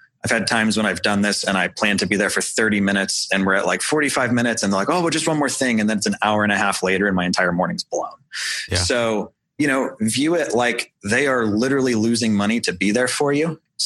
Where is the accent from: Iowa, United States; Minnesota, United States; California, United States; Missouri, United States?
Missouri, United States; St. Louis; So I was from St. Louis.